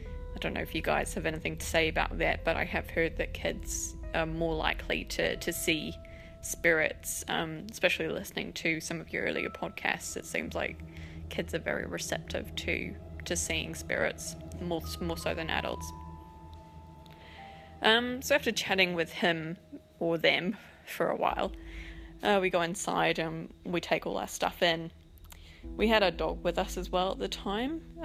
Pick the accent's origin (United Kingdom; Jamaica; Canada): United Kingdom; now in New Zealand